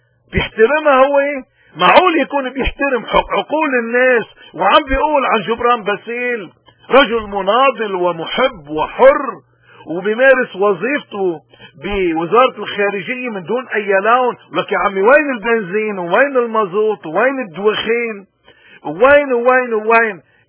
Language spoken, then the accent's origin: Arabic; Lebanon; طيب يا خي نحن كلبنانيين بدنا نسأل هذا الانسان